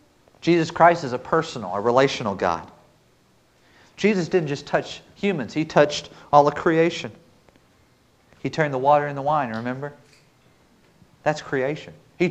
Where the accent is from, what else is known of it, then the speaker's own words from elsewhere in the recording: Oklahoma, United States; Now, I'm from Oklahoma originally. We know storms down there.